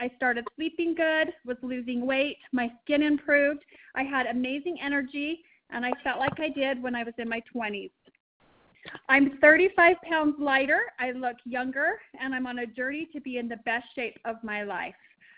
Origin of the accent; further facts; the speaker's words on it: Payson, Utah, United States; I'm from Payson, Utah. I'm a mother of 5 and a proud grandma of 7 of the cutest grandbabies.